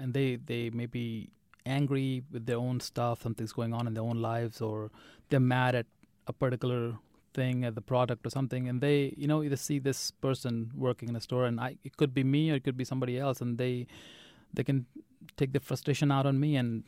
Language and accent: English; India; But I never grew up in India thinking that I could be anything but Indian.